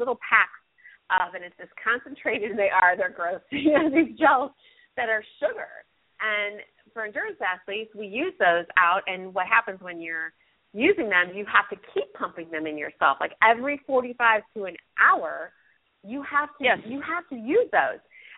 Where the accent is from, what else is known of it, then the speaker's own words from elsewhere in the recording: Ohio, United States; We are going to go right off to Ohio. We're going to go talk to Becky. Becky, yeah, you're back in my home state. And I'm not there.